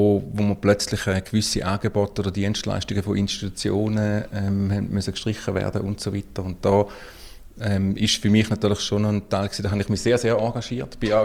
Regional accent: Appenzell, Switzerland; Ich bin aufgewachsen im Kanton Appenzell.

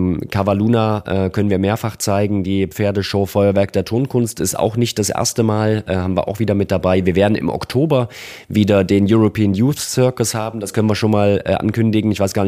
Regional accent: Erfurt, Thuringia, Germany; Erfurt, meine Heimatstadt

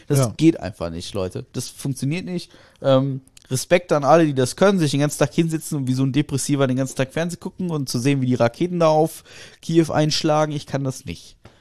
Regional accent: Russia; so wie man das bei uns in Russland macht

